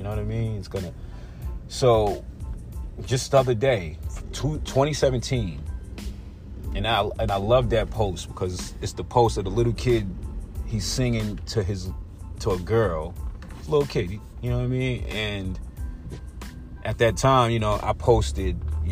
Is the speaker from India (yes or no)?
no; New York, United States; You know, of New York and growing up in New York and the legacy of New York